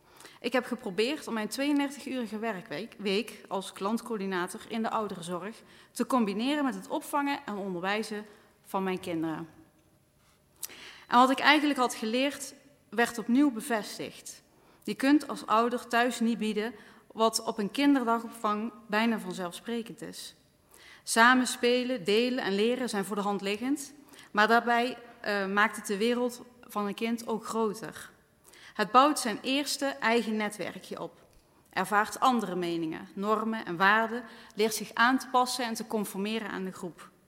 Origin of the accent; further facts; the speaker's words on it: Deurne, North Brabant, Netherlands; Zo'n 36 jaar geleden ben ik geboren in Deurne als oudste van 3 kinderen. Ik ben opgegroeid in de Zeilberg, waar ik nog steeds met veel plezier woon, met inmiddels een man en 2 kinderen. Ik kom uit een warm nest met 2 hardwerkende ouders.